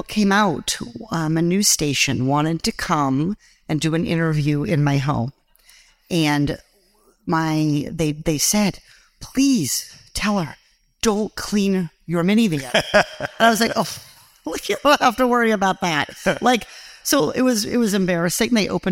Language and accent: English; Iowa, United States; So I grew up in Iowa, as he said. I'm a sixth-generation Iowan.